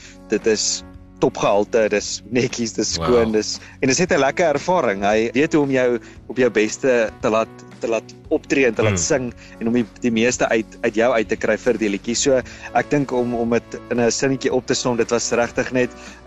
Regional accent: Johannesburg, Gauteng, South Africa; also born or lived in Pretoria; Wel eerstens ek het groot geword in Johannesburg. Ek is toe so begin hoërskool se kant toe Pretoria toe getrek.

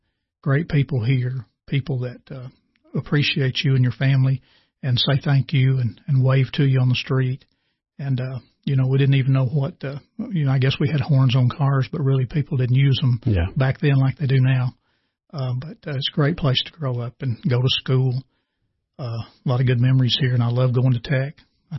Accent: Cookeville, Tennessee, United States; Yeah, Sam, I was born here in the old Cookeville Hospital, which was then became the library, and then it was the school board office.

